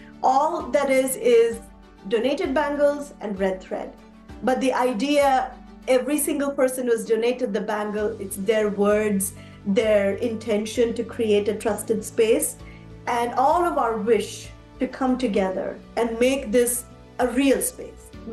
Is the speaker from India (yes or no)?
yes; India; moved away as an adult; now in United States; I am an immigrant, and when I came from India in 98, I knew one person and that was the person I was married to in the United States.